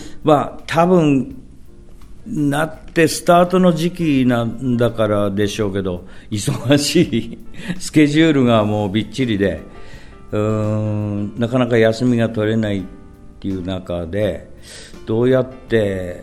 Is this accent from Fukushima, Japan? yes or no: yes; Sukagawa, Fukushima, Japan; 須賀川の町の中に生まれまして、で、高校まで須賀川にいまして、で、4年ちょっとだけ、東京で、まあ、修行をしてきました。商売の修行をして、で、また戻ってきて須賀川で、